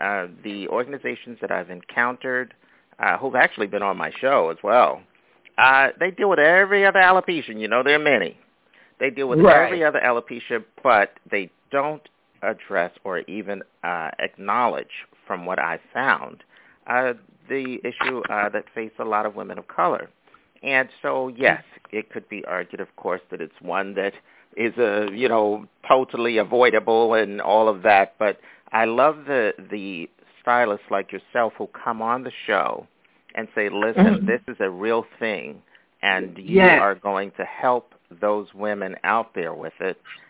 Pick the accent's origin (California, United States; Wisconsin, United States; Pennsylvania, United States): Pennsylvania, United States; Philadelphia; now in Brooklyn, United States; everybody knows I'm based out of Brooklyn, New York, even though I'm from Philly. So shout out to all my Philly family members and all that.